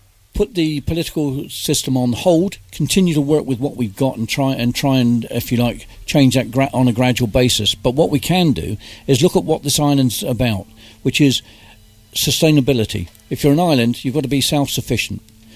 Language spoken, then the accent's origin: English; Ryde, South East England, United Kingdom; Yeah, Ryde, my hometown, where I can walk down the streets with no fear.